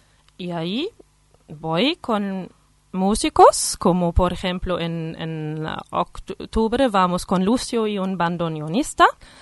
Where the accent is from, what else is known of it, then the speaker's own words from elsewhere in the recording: Germany; Spanish is a second language; si estás una niña en Alemania que no sabe español. Y después, cuando yo aprendí español.